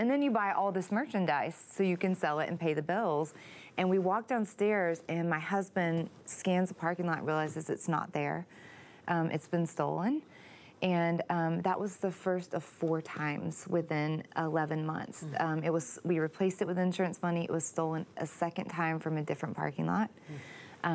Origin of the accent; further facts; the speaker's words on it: Texas, United States; I'm from Texas